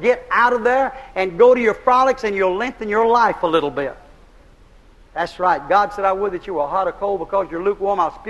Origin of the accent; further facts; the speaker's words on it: United States; I said, I'm from America. I know some of the things that's going on.